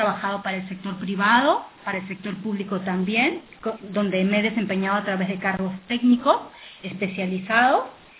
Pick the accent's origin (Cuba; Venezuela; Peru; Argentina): Peru; yo soy de Perú, soy abogada peruana, actualmente ejerzo la vicepresidencia en la Asociación de Usuarios de Internet del Perú.